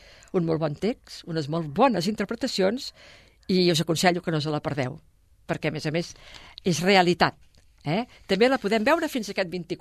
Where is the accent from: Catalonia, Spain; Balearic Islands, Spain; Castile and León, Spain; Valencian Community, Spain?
Catalonia, Spain; Sabadell; Com a sabadellenca, vull recordar que Pep Ambrós, Josep Julien, són dos actors nascuts i formats a la nostra ciutat.